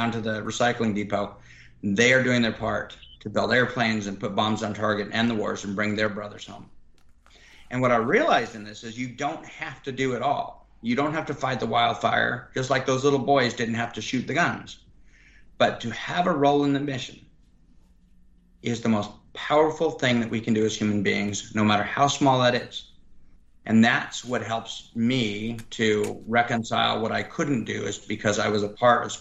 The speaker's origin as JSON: {"language": "English", "town": "Reno", "region": "Nevada", "country": "United States", "tie": "born or raised there", "said": "The area I grew up in around Reno, Nevada, up by Lake Tahoe, was being engulfed in two major wildfires."}